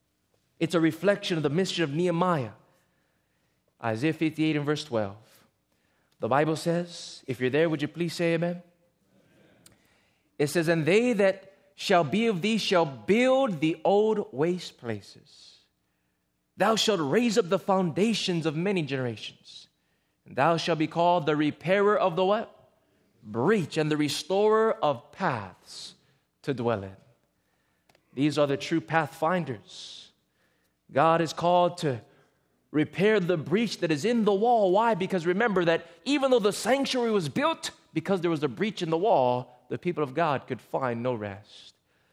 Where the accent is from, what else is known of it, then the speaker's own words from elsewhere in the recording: Hawaii, United States; now in California, United States; And friends, I never really saw the value of a wall until I moved from Hawaii to California. You see, in Hawaii, we're a little bit more laid back there. We don't really have to lock our doors.